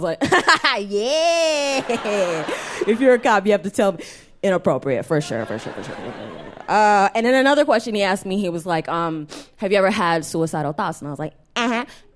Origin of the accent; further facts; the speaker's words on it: New York, United States; Because like, I'm from New York